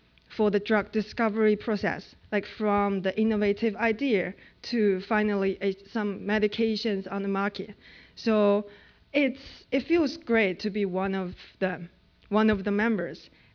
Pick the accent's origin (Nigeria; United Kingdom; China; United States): China; English is a second language; so in my hometown, we had two churches.